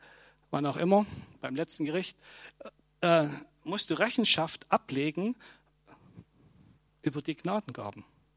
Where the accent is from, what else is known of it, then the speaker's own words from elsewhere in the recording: Saxony, Germany; Das ist genauso, wie wenn wir als Erzgebirgler irgendwo anders auftreffen.